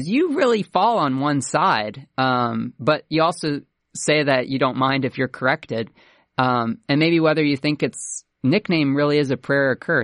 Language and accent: English; Florida, United States; I grew up in Central Florida